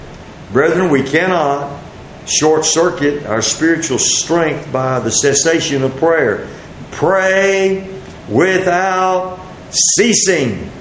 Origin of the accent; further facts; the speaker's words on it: Texas, United States; I appreciate the blessings of being an American, being a Texan.